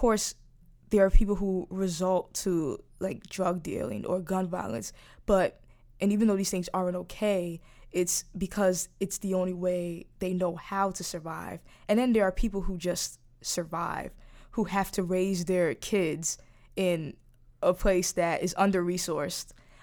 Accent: Brooklyn, New York, United States; So I used to be ashamed to say that I was from Brownsville, especially for people that are from New York or specifically Brooklyn

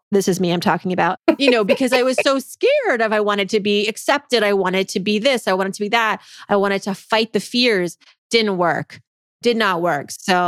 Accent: Worcester, Massachusetts, United States; I grew up in Worcester, Massachusetts for part of my childhood, which in the 80s, the New York Times called it nobody's first choice.

